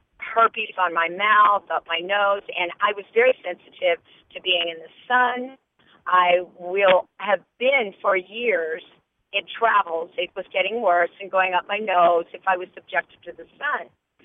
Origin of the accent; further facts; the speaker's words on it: Palm Harbor, Florida, United States; I am from Palm Harbor, Florida.